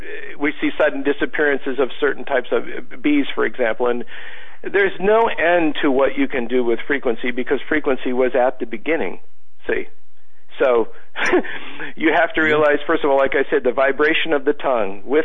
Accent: Ireland; Me being Irish, you know, I don't have to tell many of you that the piper was one of the most feared parts of any any Celtic army, man.

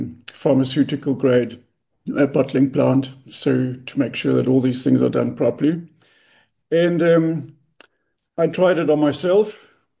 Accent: South Africa; English is a second language; now in Germany; I live in Germany, but my origins, and you can hear it from my accent, I come from South Africa, where I grew up

